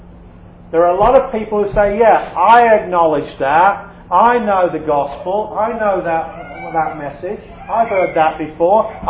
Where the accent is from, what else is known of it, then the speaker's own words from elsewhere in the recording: England, United Kingdom; now in California, United States; You know, I'm English, and from in England, most people are not Christians, and they'll tell you they're not. And then I moved to California